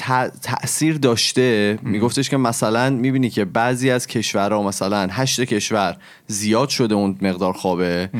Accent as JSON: {"language": "Persian", "town": "Shiraz", "region": "Fars", "country": "Iran", "said": "چون که من اصالتاً شیرازی هستم"}